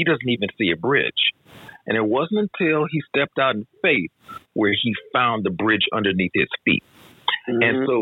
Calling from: Lakewood, Washington, United States; I'm tapping in from Lakewood, Washington.

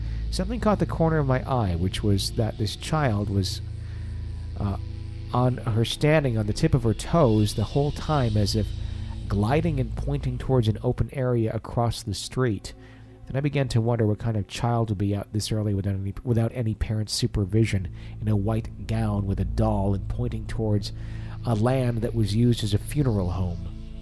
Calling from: Saint Paul, Minnesota, United States; I am writing from Frogtown, Minnesota.

